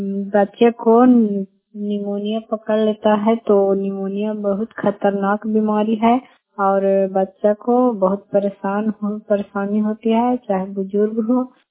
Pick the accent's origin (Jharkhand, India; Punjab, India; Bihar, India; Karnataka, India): Bihar, India; Badiha; मैं बडीहा गांव से हूँ, भुट्टाखा पंचायत से, नरनासा प्रखंड से, नालंदा जिले से।